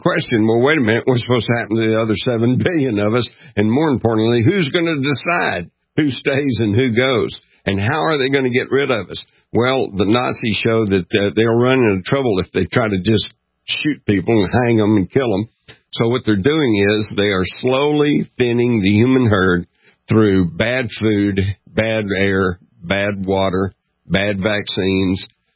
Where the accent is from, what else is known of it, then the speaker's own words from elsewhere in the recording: Texas, United States; at least in my life growing up in Texas, everybody got along.